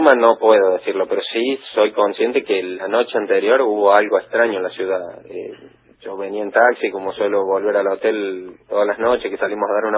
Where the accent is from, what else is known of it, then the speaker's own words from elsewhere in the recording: Córdoba, Argentina; De Córdoba capital.